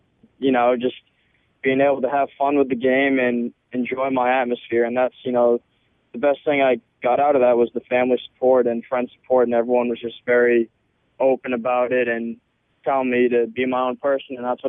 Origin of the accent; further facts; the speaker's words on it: Massachusetts, United States; And him being from Maine and I'm from Massachusetts, we're not too far away either.